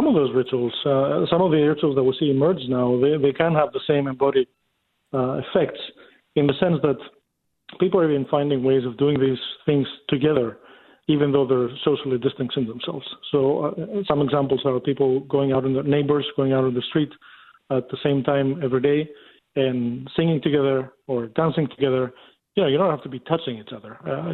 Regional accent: Greece; In my home country, I come from Greece

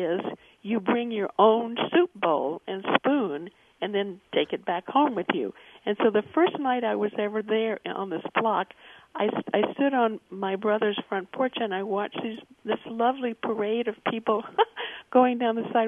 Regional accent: Portland, Oregon, United States; born or raised there

